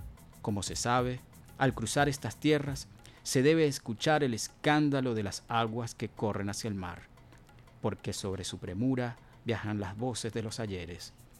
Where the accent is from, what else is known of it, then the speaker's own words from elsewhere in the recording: Caracas, Capital District, Venezuela; de los Andes, de Táchira, de Capacho. Y por el lado paterno, bueno, vienen del Pilar. Entonces te imaginas, esos también somos los caraqueños.